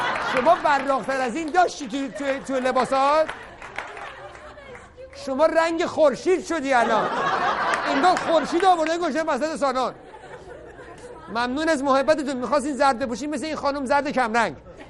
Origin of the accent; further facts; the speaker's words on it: Iran; ما ایرانی هستیم